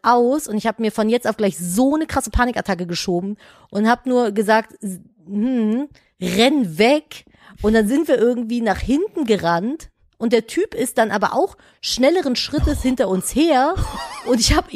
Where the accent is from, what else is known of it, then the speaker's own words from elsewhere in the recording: Cologne, North Rhine-Westphalia, Germany; Ich bin ja in Köln groß geworden.